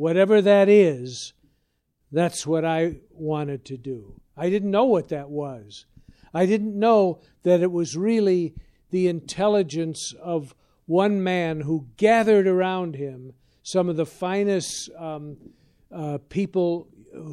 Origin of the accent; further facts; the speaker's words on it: Chicago, Illinois, United States; now in Los Angeles, United States; But I guess I'm from Chicago, so this is like spring to me. But it's pretty warm in L.A. now